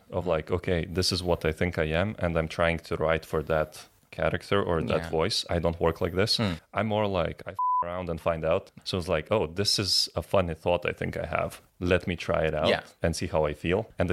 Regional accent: Lithuania; English is a second language; Maybe it's because, like, I'm from Lithuania.

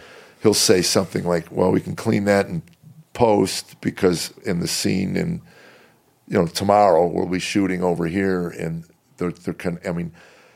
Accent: Illinois, United States; I live in Chicago. I grew up in a small town in Illinois outside of Chicago.

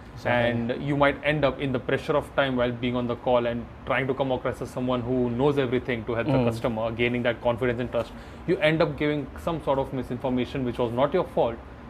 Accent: India; accent: Indian English; English is a second language; because I'm from India.

